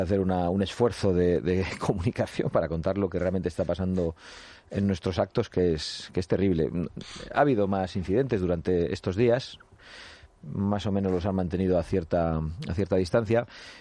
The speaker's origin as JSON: {"language": "Spanish", "town": "Sestao", "region": "Basque Country", "country": "Spain", "said": "nos ha ocurrido en mi tierra, en Sestao"}